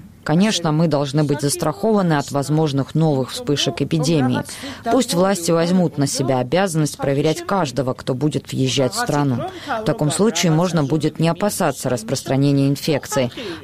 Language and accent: Russian; Georgia; Да и мы, грузины, должны ездить только в наиболее безопасные страны